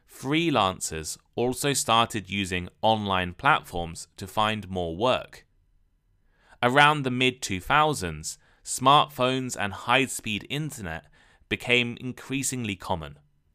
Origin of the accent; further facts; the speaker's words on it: United Kingdom; I'm from the United Kingdom.